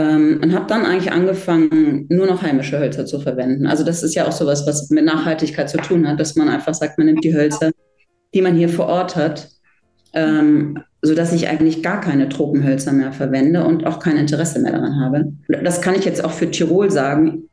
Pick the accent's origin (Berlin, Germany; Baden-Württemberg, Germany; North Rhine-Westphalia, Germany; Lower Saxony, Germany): North Rhine-Westphalia, Germany; Cologne; Ich habe ja die Ausbildung in Köln gemacht. Also ich komme eigentlich aus Köln und habe die in Köln gemacht.